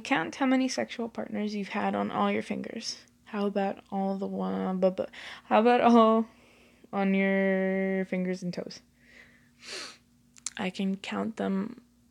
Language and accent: English; Southern United States, United States; Because I'm from the South, I know it doesn't sound like it